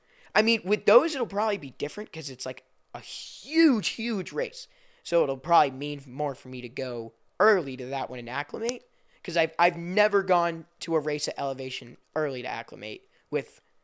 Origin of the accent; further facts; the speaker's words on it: Massachusetts, United States; But, you know, I was born in New England.